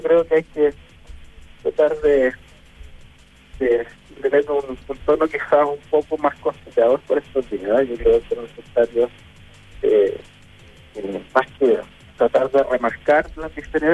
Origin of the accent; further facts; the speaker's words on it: Chile; Son fechas, sí, que nos unen como chilenos